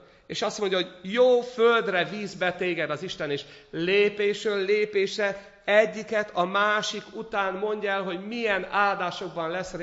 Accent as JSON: {"language": "Hungarian", "region": "Békés", "country": "Hungary", "tie": "born or raised there", "said": "ahol én felnőttem a békési gyülekezettel"}